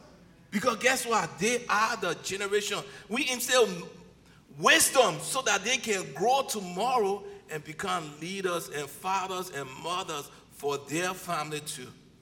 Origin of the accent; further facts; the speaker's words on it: Liberia; born there; I was born in Africa, Liberia.